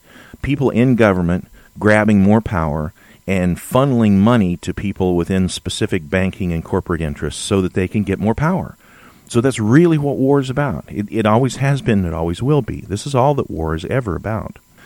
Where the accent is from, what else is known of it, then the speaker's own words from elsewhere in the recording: California, United States; born there; I'm not a Southerner. I'm not from the South. I was born in California.